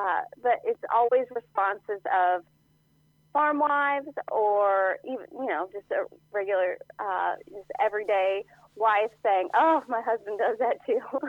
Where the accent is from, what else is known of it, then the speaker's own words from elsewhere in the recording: Missouri, United States; Well, I grew up in mid-Missouri, and I had, you know, as part of the book, I had no intention of, you know, staying in my small town.